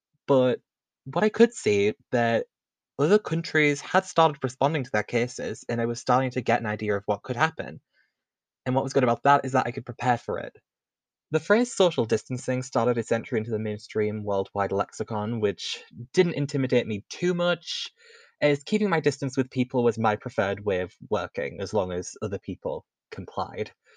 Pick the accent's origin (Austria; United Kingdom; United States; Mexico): United Kingdom; As for my home country, the UK had its first confirmed case on January 31st.